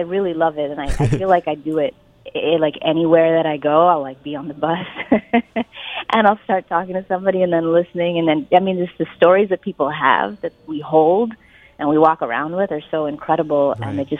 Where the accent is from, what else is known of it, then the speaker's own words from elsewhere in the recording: Iowa, United States; I grew up in Iowa as part of this Indian, small, tight-knit Indian community.